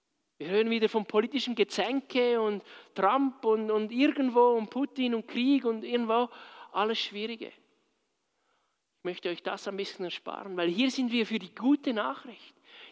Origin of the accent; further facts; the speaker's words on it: Switzerland; Nicht nur in den Dimensionen, die wir als Schweizer teilweise verstehen wollen.